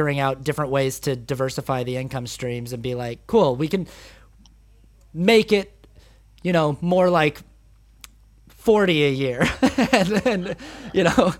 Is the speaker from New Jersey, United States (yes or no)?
no; Salt Lake City, Utah, United States; Oh, I'm from Salt Lake City. I was, born, raised in Salt Lake City.